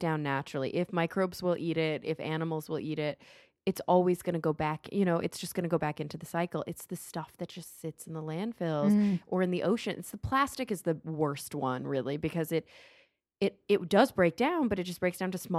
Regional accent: Texas, United States; Tornado story, and which also is like after my own heart as a Texan. I love tornadoes.

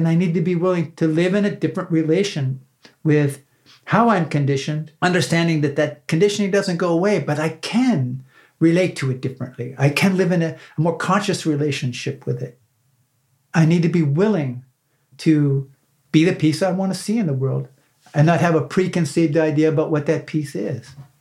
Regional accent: Pennsylvania, United States; I grew up in Northwest Pennsylvania. It was populated by an influx of Eastern Europeans, Polish, Slovakian, Ukrainian.

